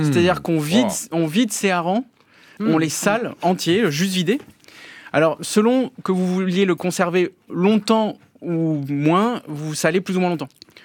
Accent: Bordeaux, Nouvelle-Aquitaine, France; born there; Moi, je suis né à Bordeaux.

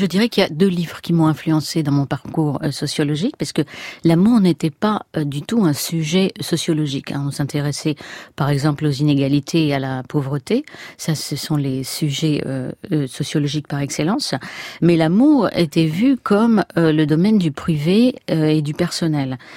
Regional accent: France; je suis cosmopolite et universaliste. Aux États-Unis, je suis européenne. En Allemagne, où je suis beaucoup, je suis française.

